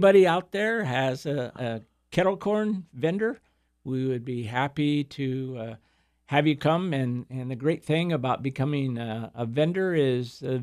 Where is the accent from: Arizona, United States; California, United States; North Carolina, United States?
Arizona, United States; Yuma; I was born and raised here in Yuma